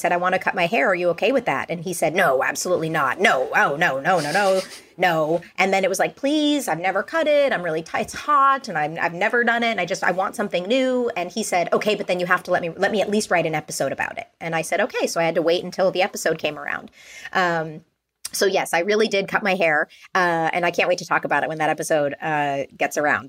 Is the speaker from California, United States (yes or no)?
yes; Calabasas, California, United States; I'm Southern Californian. Yeah. So I lived with my family. We lived in Calabasas.